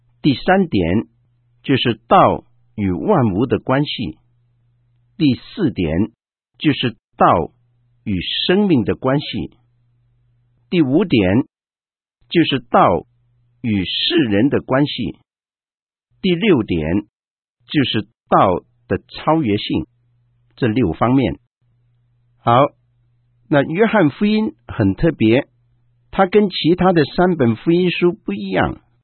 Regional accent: China; 道这个字是我们中国人都非常熟悉的一个讲法

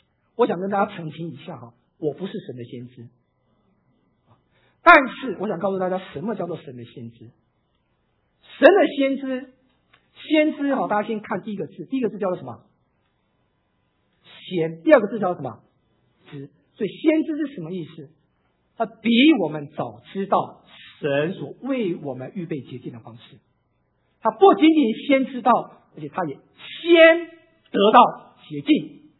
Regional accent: China

